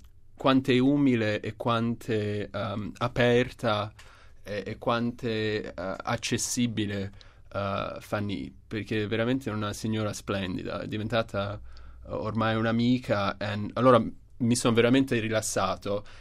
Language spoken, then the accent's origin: Italian; New York, United States; also born or lived in Rome, Italy; anche se sono nato a Roma, ho cresciuto a New York, allora sono profondamente newyorkese, i riferimenti culturali sono quelli italiani e americani.